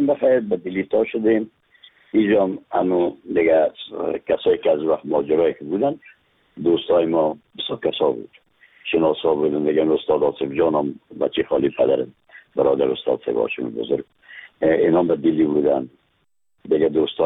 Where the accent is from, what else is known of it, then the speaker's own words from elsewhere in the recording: Afghanistan; از افغانستان هستم